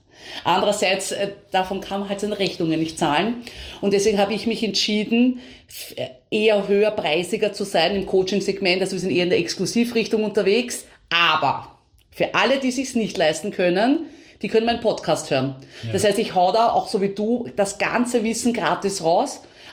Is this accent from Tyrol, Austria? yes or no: no; Vienna, Austria; ich bin in Wien aufgewachsen